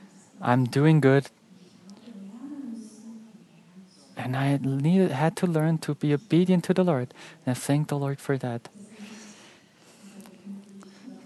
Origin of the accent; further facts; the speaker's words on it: Bavaria, Germany; And I'm from Bavaria, and in Bavaria, we people like beer and drink a lot of beer there. And I lived there for 43 years